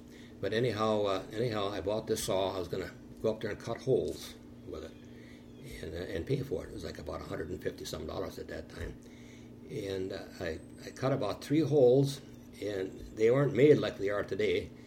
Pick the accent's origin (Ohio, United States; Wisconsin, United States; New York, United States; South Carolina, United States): Wisconsin, United States; Neenah; also born or lived in Combined Locks; I live here in Neenah, Lake Winnebago. And I was born in Combined Locks. And at age three, it was 1931, December 13th, I was born. And then when I was 3 years old, my mother and my dad bought a farm out this side of Neenah here.